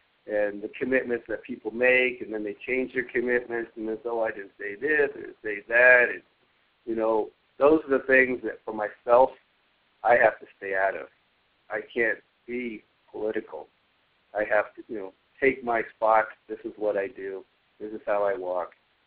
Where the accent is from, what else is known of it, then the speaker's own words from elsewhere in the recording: California, United States; I'm from River Wailaki here on the West Coast.